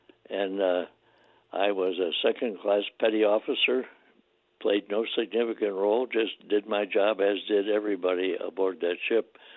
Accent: New York, United States; I was back in New York State, which was my home state, and I got to see my family

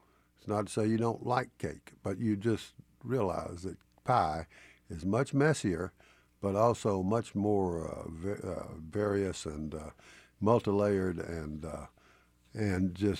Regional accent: Decatur, Georgia, United States; last night in a family-style restaurant in Decatur, Georgia, my hometown

